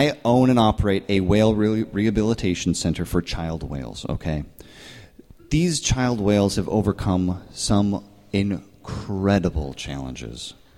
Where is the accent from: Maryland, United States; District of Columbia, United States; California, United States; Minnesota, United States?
Minnesota, United States; Minneapolis; Minneapolis, Minnesota.